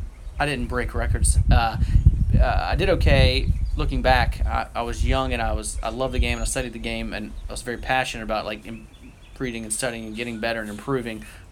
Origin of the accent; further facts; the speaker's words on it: Roanoke, Virginia, United States; also born or lived in Fredericksburg, United States; So I grew up with my mom in Roanoke, but my dad was in Fredericksburg. So I was mostly in Roanoke, but I was in Fredericksburg area quite a bit as well.